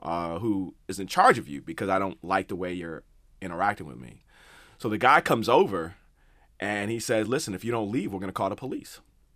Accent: Detroit, Michigan, United States; I'm from Detroit. It's pop.

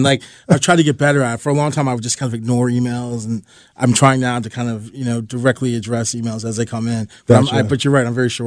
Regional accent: Virginia, United States; also born or lived in Baltimore / Chicago; I was born in Baltimore, grew up in Northern Virginia. From there, I went to the University of Maryland. Pretty much been in the state ever since, except for 4 years I spent in Chicago.

